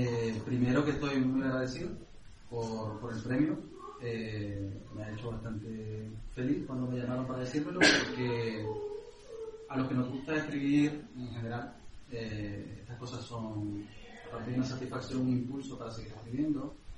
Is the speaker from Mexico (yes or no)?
no; Nicaragua; now in Seville, Spain; Y yo no vivo aquí, ni soy de aquí, pero bueno, yo soy nicaragüense, pero resido en Sevilla desde hace bastante tiempo ya.